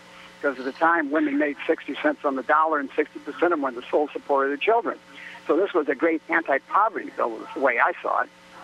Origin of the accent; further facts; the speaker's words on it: Chicago, Illinois, United States; also born or lived in Los Angeles; now in Sonoma County, United States; No, I grew up in Chicago, basically spent most of my young adult life in Venice Beach, Southern California, with trips for a year or two back and forth to D.C. as an activist.